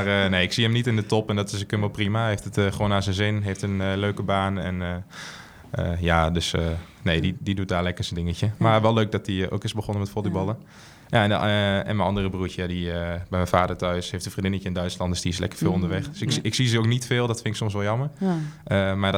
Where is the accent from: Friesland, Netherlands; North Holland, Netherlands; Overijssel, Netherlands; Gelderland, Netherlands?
Overijssel, Netherlands; Ik ben geboren in Twente. Daar kom ik ook vandaan, altijd opgegroeid.